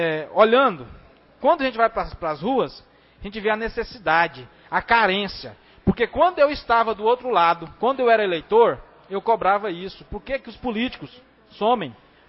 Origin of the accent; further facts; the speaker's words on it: Goiás, Brazil; also born or lived in Porangatu; E sou morador da Alexandrina desde quando eu vim de Porongatu para cá, Sargento Pereira. Meu conterrâneo de Porongatu. Desde 3 anos de idade, moro na mesma casa, no mesmo local.